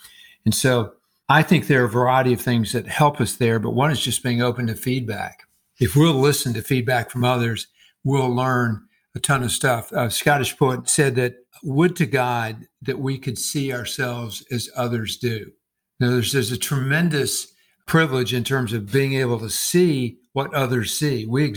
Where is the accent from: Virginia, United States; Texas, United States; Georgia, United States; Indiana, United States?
Georgia, United States; College Park; I am a native of the Atlanta area, and actually I grew up in College Park, which used to be a little small town in rural Georgia, and suddenly the Atlanta airport appeared and took over our little town.